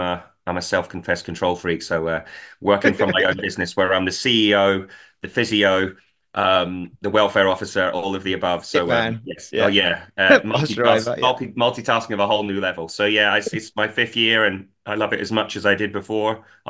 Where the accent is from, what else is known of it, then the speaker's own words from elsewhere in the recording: Scotland, United Kingdom; I'm Scottish.